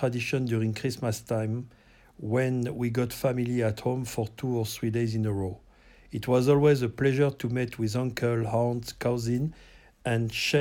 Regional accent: southern France, France; I grew up in the south of France and we have a normal childhood with ups and downs.

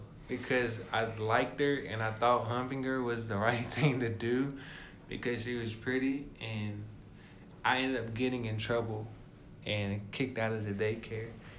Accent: Perry, Georgia, United States; It's in my hometown of Perry, Georgia.

